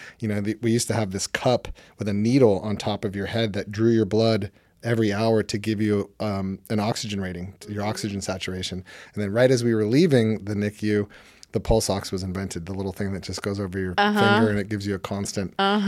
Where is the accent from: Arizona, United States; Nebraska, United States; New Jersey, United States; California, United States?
California, United States; Hermosa Beach; No, I grew up in Hermosa Beach, California.